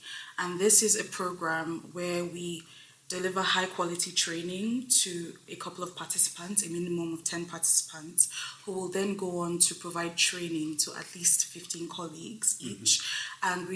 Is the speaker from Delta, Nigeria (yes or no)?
yes; Delta, Nigeria; accent: Enuani; first language Igbo; English is a second language; I'm from Delta State.